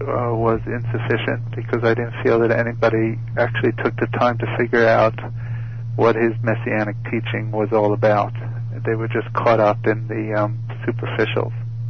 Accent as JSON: {"language": "English", "town": "Brooklyn", "region": "New York", "country": "United States", "tie": "born or raised there", "said": "I grew up in Brooklyn. I knew a lot of different Hasidic communities, but most predominantly Chabad and Breslov"}